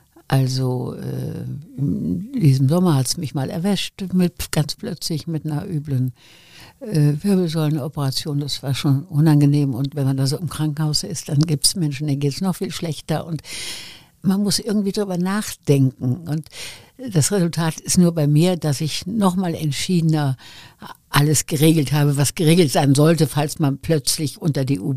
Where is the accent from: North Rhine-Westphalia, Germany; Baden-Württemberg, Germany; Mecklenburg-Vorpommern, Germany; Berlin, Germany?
North Rhine-Westphalia, Germany; Wuppertal; Wir sind ja erst, ich weiß nicht, seit 80 Jahren oder was, Wuppertaler, wir sind ja eigentlich Elberfelder, Barmer und so weiter. Und ich werde nie vergessen, wir waren evakuiert in Franken nach dem Krieg. Ich bin ja Ende 42 geboren